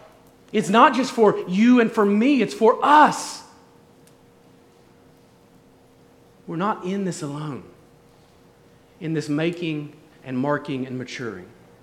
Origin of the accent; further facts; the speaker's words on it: Ohio, United States; We're both from Ohio, but we lived 3 hours apart